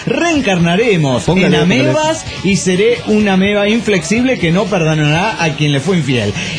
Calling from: Avenal, California, United States; de Avenal, USA.

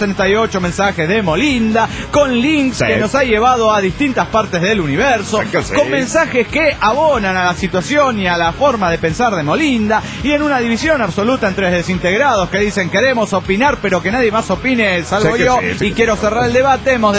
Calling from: Puerto Vallarta, Jalisco, Mexico; Hola, soy la licenciada de Puerto Vallarta, Jalisco, México.

